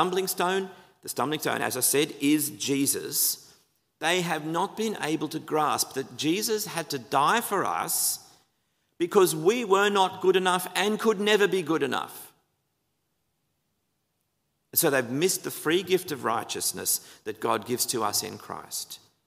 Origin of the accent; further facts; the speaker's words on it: Australia; As an Australian, when I see people going to the beach or sport or family instead of coming to church, I get it.